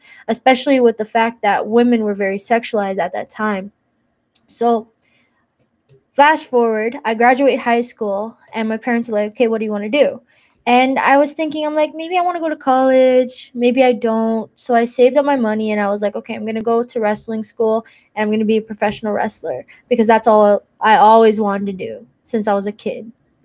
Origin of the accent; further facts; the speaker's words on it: Malton, Ontario, Canada; because I'm from Malton, Ontario, yeah, Canada.